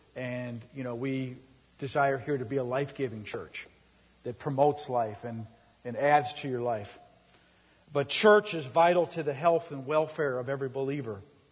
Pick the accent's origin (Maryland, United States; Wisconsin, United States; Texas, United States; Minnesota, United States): Minnesota, United States; St. Paul; I grew up in St. Paul, Minnesota. I grew up in the Catholic Church. My whole world was Catholic.